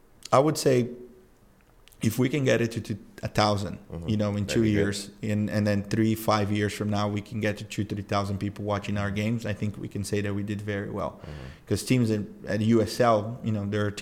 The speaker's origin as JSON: {"language": "English", "country": "Brazil", "tie": "born or raised there", "said": "I grew up in Brazil"}